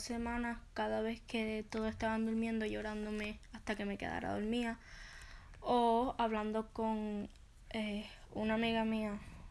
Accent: Fajardo, Puerto Rico; now in United States; Vengo de Fajardo, Puerto Rico, y no me agradó la idea de venir. No fue bastante fácil el venir aquí. Pero me gusta como aquí. Lo único que extraño a las personas que dejé ahí en Puerto Rico.

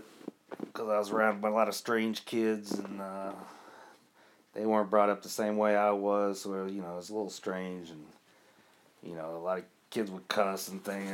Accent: Seymour, Indiana, United States; I grew up in Seymour, Indiana, a small town in southern Indiana. Kind of a country town, small city. Half the people there were farmers.

